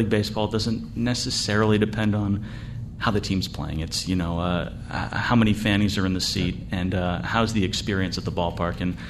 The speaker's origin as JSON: {"language": "English", "town": "Wayland", "region": "Massachusetts", "country": "United States", "said": "I'm a Bostonian. I'm from about 20 miles west of Boston. What I tell people is if you've heard of Wellesley College, where Hillary Clinton went to school, I'm from a town called Wayland, which is two towns over"}